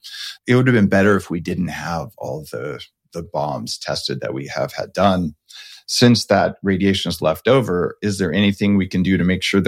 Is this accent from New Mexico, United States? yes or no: yes; New Mexico, United States; So interesting. I grew up in New Mexico.